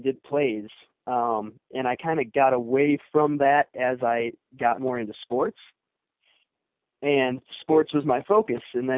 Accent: Brookfield, Wisconsin, United States; I'm actually from Brookfield, Wisconsin, a suburb of Milwaukee.

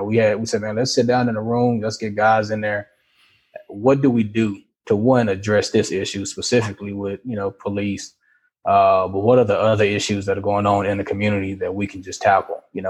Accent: Fort Worth, Texas, United States; we all grew up together, right? So we grew up here in Fort Worth.

